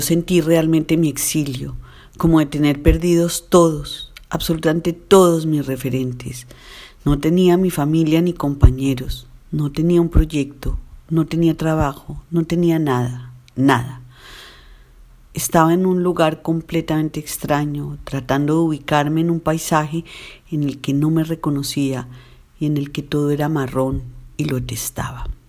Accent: Colombia; now in Berlin, Germany; Soy obviamente colombiana, vivo aquí en Berlín hace 2 años

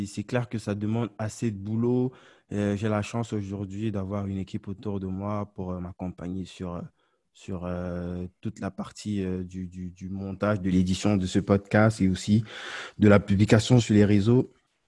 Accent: West, Cameroon; first language Homala; French is a second language; je suis originaire de l'ouest du Cameroun, mes parents et... Je suis Bamiléké et ma langue s'appelle le Homala.

